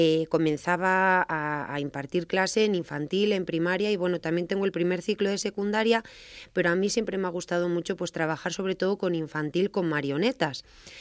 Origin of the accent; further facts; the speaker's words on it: Laguna de Negrillos, Castile and León, Spain; Yo soy de Laguna de Negrillos, también estuve allí siempre muy vinculada a la iglesia, cantando en el coro.